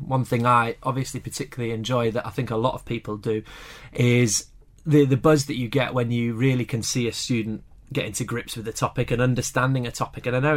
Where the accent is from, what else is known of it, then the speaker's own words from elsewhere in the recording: Harrogate, Yorkshire and the Humber, United Kingdom; I actually came back to my hometown, back to Harrogate, and back to the school that I went to as a student